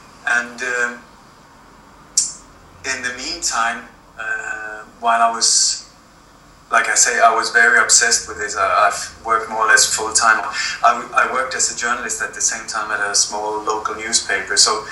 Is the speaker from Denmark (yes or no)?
yes; Denmark; I was born in Denmark and raised in a family that was very much involved in the resistance against the German invasion or occupation.